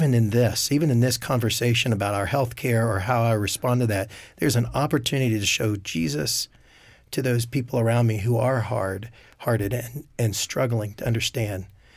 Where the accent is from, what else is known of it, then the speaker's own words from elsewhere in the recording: West Virginia, United States; West Virginia. So it was an impressive display